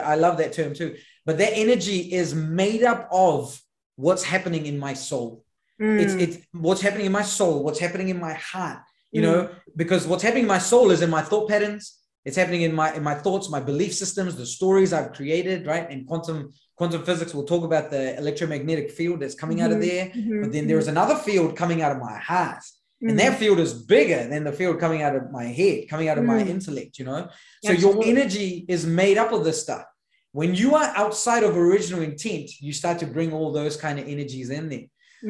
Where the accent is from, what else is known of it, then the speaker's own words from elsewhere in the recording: India; because I am an Indian man who is 36, who is brown skin and has a beard.